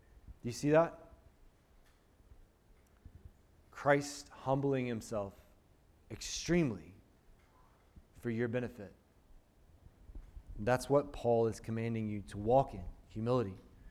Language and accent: English; Talladega, Alabama, United States; I'm from Talladega, Alabama. We had every year Talladega 500.